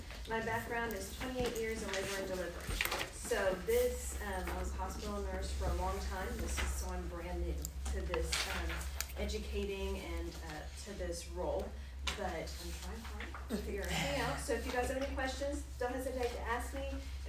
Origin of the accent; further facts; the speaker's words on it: Dallas, Texas, United States; I come from North Dallas, McKinney area, so large high schools. There were 3 high schools in our area.